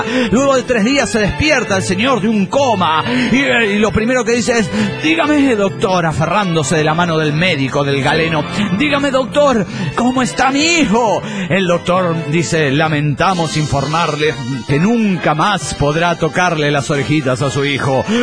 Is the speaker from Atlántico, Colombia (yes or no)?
no; Bogotá, Colombia; de Bogotá, Colombia!